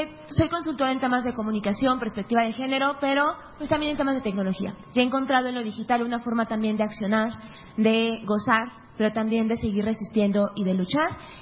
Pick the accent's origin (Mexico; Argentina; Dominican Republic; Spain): Mexico; Aguascalientes; yo soy de Aguascalientes, y es muy importante para mí mencionarlo porque también mi posicionamiento político desde donde vivo, resistimos desde el Bajío y en el centro del país.